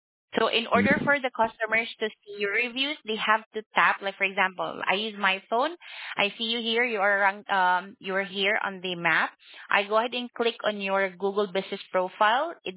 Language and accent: English; Philippines; No, I'm from the Philippines.